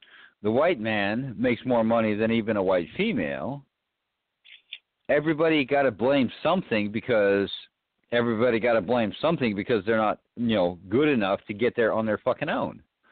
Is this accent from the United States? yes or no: yes; California, United States; now in Virginia, United States; In my view, again, I came from California. I now live in Virginia.